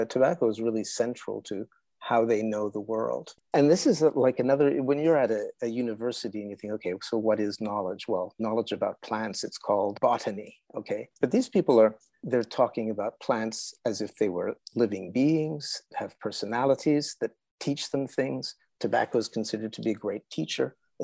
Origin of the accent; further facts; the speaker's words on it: Canada; born there; I was born in Canada. I'm a kind of a northern guy.